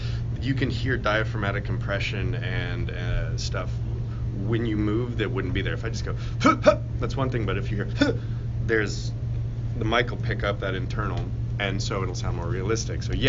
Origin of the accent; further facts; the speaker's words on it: Texas, United States; Okay. So I'm Texan, so I feel obligated to say beef.